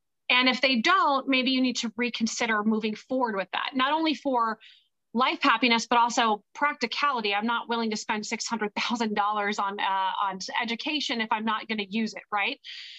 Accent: Los Angeles, California, United States; I'm born and raised in Los Angeles. I always wanted to be a UCLA Bruin.

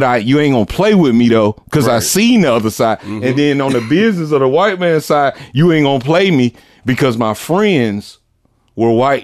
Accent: Augusta, Georgia, United States; Like I say, I'm from Delta Manor, too.

